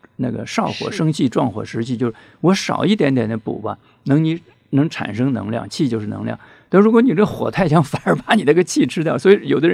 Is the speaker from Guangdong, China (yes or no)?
yes; Guangdong, China; 你比如是咱们广东人，他们喜欢吃什么乌龟了、甲鱼了